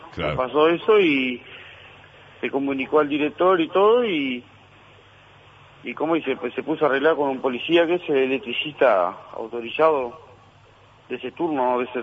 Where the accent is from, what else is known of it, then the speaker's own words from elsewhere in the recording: Artigas, Uruguay; Yo soy de Artigas.